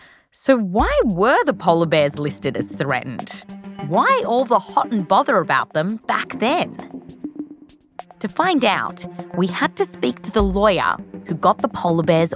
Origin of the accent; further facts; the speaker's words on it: Australia; I come from Australia. Like, I'm not squeamish about spiders